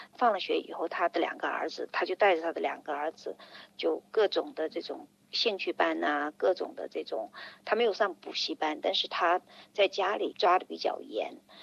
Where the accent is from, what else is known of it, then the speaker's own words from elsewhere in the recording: China; 我们作为新移民，而且来自中国吧